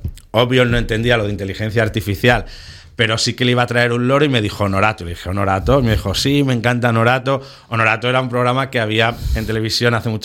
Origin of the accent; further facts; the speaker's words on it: Zaragoza, Aragon, Spain; also born or lived in United States; now in Sitges, Spain; aunque somos de Zaragoza, vinimos a vivir a este paraíso hace algunos años.